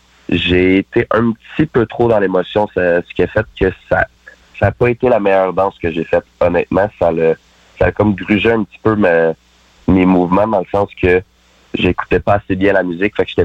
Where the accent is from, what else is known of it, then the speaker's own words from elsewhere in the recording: Trois-Rivières, Quebec, Canada; now in Bécancour, Canada; Je viens de Trois-Rivières. Maintenant, j'habite à Bécancour.